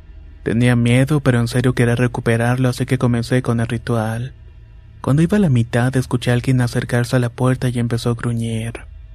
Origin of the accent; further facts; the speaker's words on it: Córdoba, Argentina; Todo comienza en el 2015. Soy de Córdoba, Argentina